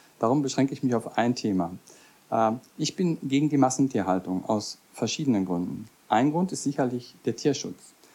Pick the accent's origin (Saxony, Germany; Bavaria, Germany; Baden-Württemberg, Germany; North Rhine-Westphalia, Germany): North Rhine-Westphalia, Germany; Bielefeld; born there; now in Rhine-Main area, Germany; Ich bin 55 Jahre alt. Ich bin in Bielefeld geboren, lebe jetzt seit 26 Jahren hier im Rhein-Main-Gebiet